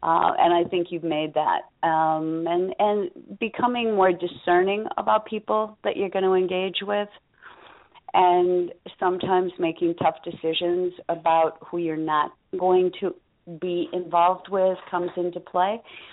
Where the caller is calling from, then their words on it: Denver, Colorado, United States; I'm calling from Denver, Colorado.